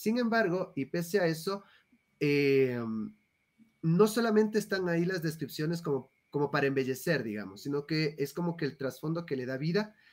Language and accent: Spanish; Ecuador; cómo todo eso nos conlleva a nosotros como ecuatorianos al cómo podemos nosotros mejorar el país